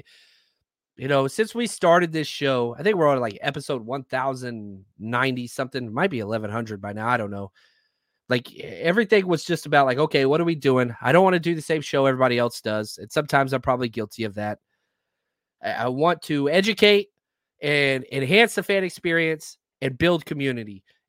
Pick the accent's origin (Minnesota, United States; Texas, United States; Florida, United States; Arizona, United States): Texas, United States; Dallas; a lot of my best friends are Niners fans, which is weird because I grew up in Dallas.